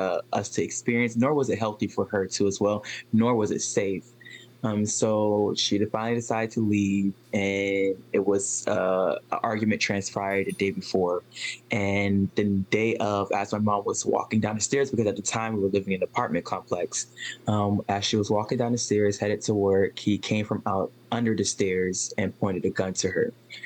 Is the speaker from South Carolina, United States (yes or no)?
yes; Charleston, South Carolina, United States; I am from Charleston, South Carolina. I enjoy living in Charleston, South Carolina, and I love to travel.